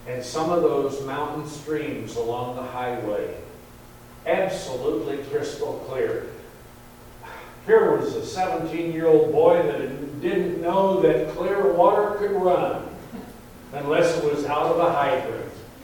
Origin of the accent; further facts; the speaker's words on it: Oklahoma, United States; now in Michigan, United States; You know, I grew up in Oklahoma. And I've told you before, you people here in Michigan, you have some nice, clean-looking rivers.